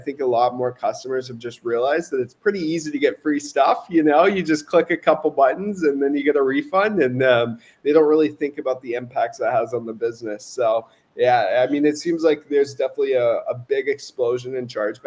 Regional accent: North Carolina, United States; Yeah, initially I'm from North Carolina.

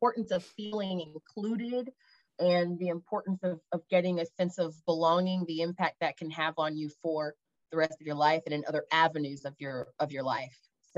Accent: Dayton, Ohio, United States; born there; In Ohio? I was born there, yes. The reason I mention the Hilltop Housing Projects of Dayton, Ohio, I say it that way all the time. my parents grew up there across the street from each other.

